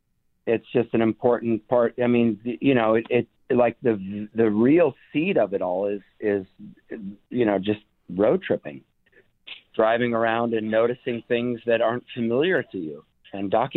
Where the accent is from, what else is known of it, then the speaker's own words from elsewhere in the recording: California, United States; I was born in 1970, and I'm from Southern California, and we took a lot of road trips as when I was a kid up to Shasta Lake and Redding, and I have family in Northern California